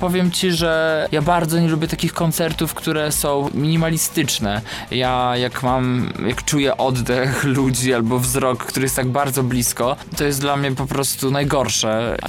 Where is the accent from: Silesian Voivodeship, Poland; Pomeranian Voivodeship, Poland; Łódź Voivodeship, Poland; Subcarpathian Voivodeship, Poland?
Subcarpathian Voivodeship, Poland; Rzeszów; Wszyscy jesteśmy ekipą z Rzeszowa.